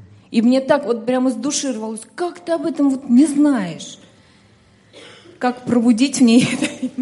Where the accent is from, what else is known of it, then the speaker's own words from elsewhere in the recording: Zheleznodorozhny, Moscow Oblast, Russia; я из Московской области, город Железнодорожный.